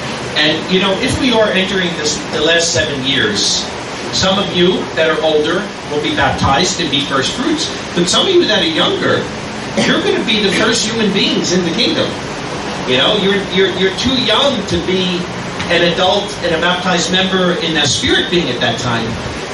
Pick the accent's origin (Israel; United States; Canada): Israel; Jerusalem, Jerusalem District; from Jerusalem.